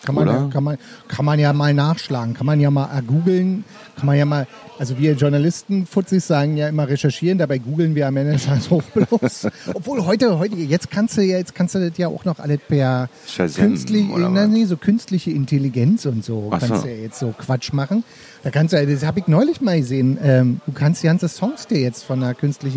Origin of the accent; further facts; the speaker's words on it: Berlin, Germany; Treptow-Köpenick da hinten ist. Also so meine alte Hütte, wo ich herkomme.